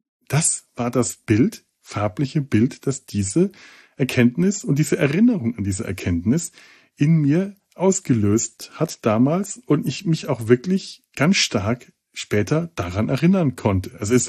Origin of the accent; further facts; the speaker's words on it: Bavaria, Germany; Als Franke ist ja gerne mal der Bayer das Feindbild